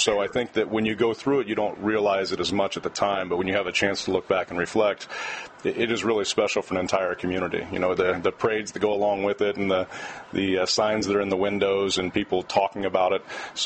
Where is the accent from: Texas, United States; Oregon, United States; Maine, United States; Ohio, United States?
Ohio, United States; Sidney; growing up in Sydney, Ohio, you know, roadside park with broomball was about as close as you got to hockey.